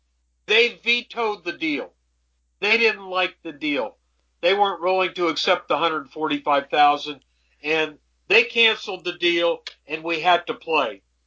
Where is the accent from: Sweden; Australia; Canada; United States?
United States; Dayton, Ohio; A bunch of buddies of mine in Dayton, back where I grew up in Dayton, Ohio, poker was real popular with the kids.